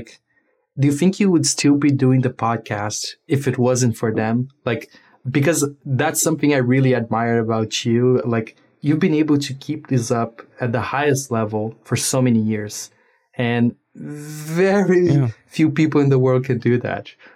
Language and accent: English; Brazil; like we grew up in Brazil without, you know, a lot of money.